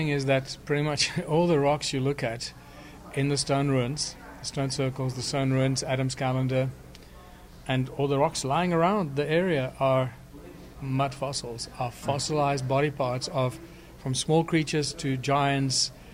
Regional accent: South Africa; since I'm South African

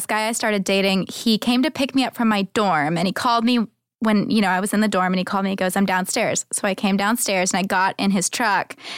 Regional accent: Texas, United States; I mean, he was Texan. I'm from Texas.

